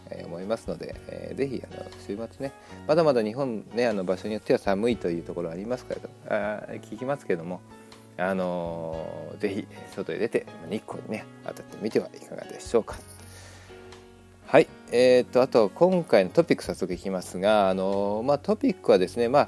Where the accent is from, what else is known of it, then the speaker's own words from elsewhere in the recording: Hong Kong; Japanese is a second language; moved away; もともとはやはりその香港中国で育ったっていうのがやっぱり残ってるんですよね。 まあ、言葉も当然ね、何でしょう、なんだ、カントニーズ、広東語と、はい、あとはマンダリンだから、北京語かな、もう両方分かりますしね。